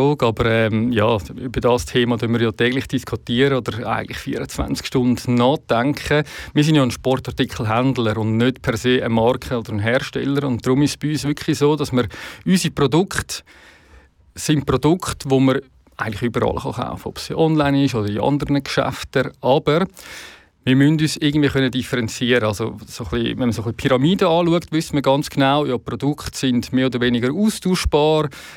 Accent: Pfäffikon, Schwyz, Switzerland; das Sedam-Center in Pfäffiken, Schweiz, wo ich aufgewachsen bin.

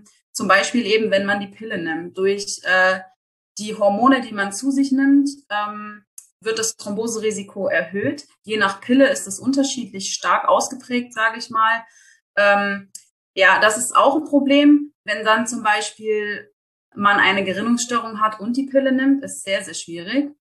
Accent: Eschwege, Hesse, Germany; now in Erfurt, Germany; ich bin 27 Jahre alt. Ich komme ursprünglich aus Eschwege, lebe aber inzwischen in Erfurt

